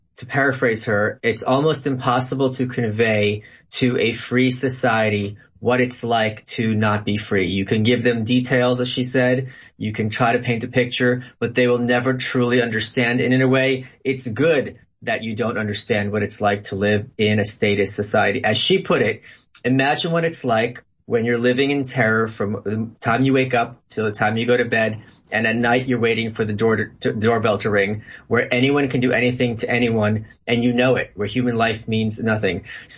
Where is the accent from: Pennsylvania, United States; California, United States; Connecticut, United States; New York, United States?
New York, United States; New York City; It was very, very disturbing to see as a New Yorker.